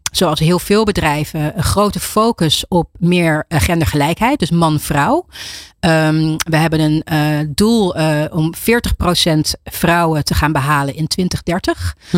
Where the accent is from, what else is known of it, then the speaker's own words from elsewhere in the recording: Netherlands; Ik ben een geboren en getogen in Nederland. Mijn vader komt uit Suriname. Mijn moeder uit Indonesië.